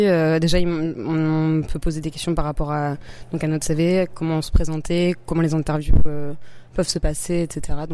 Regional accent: France; moved away as an adult; now in Toronto, Canada; je suis française. Je suis arrivée il y a un mois à Toronto avec un visa Working Holiday.

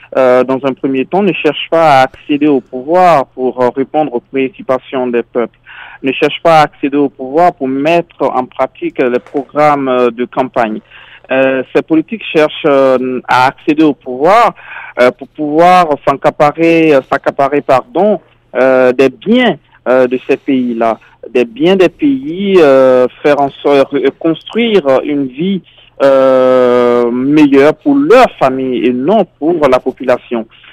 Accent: Côte d’Ivoire; Ben, je suis ivoirien, donc je me réfère à l'élection présidentielle de la Côte d'Ivoire en 2011.

